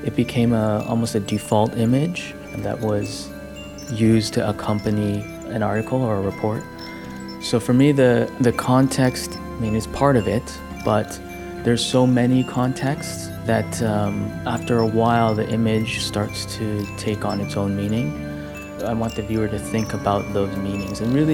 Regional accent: Toronto, Ontario, Canada; also born or lived in Hong Kong; I'm a Toronto-based artist, and I was born in Hong Kong, but I've lived most of my life in Toronto, and I've lived in other places in the United States and in Europe.

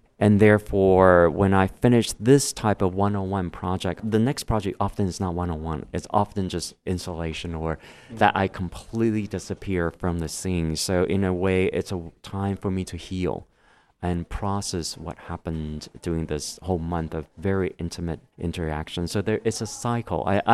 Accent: Taiwan; I said, I'm from Taiwan.

